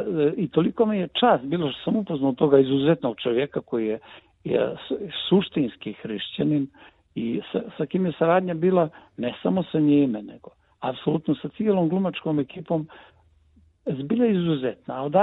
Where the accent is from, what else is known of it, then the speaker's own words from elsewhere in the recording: Montenegro; zašto kažem i Crne Gore, možda mi to nisam trebao reći, zna se da živim u Crnoj Gori.